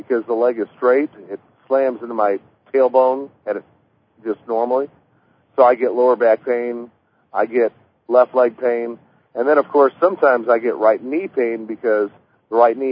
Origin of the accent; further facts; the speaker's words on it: St. Louis, Missouri, United States; Oh, my hometown is St. Louis, Missouri, so I've been to the Lake of the Ozarks many times